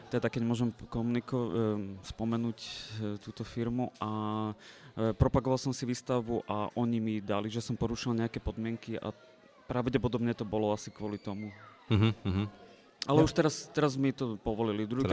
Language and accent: Slovak; Bratislava, Bratislava Region, Slovakia; a vlastne chcem to tak umiestniť ako hrdý Bratislavčan.